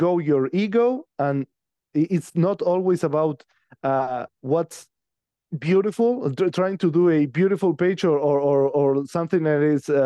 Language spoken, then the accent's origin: English; Uruguay; growing up in Uruguay, which is a really small country between Argentina and Brazil, growing up in the 80s